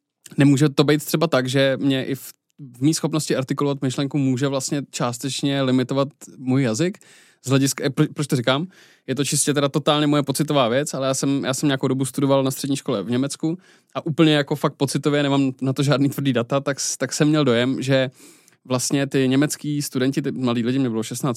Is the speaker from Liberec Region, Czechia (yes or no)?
yes; Liberec, Liberec Region, Czechia; To jsem z Liberce přesně.